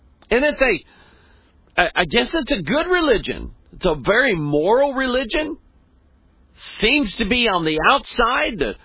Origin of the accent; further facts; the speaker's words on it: Festus, Missouri, United States; we're from a little town south of St. Louis called Festus